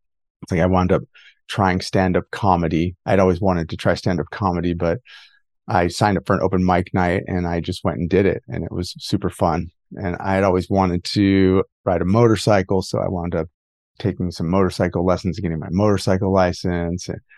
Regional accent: Midwest, United States; I grew up in the Midwest and my parents both, it was a typical blue collar family.

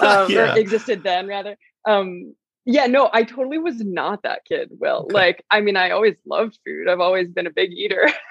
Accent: Ohio, United States; moved away as an adult; also born or lived in New York City; now in Italy; I grew up in a small rural town in Southeast Ohio. So I'm from the Midwest in the States. And it's a small little college town.

